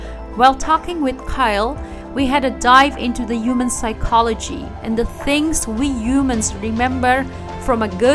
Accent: Amsterdam, North Holland, Netherlands; from Amsterdam and I have an announcement.

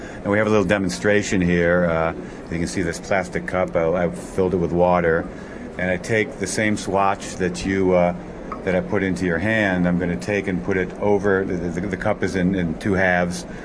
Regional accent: United States; I know you just met me, but you can trust me, even though I'm an American.

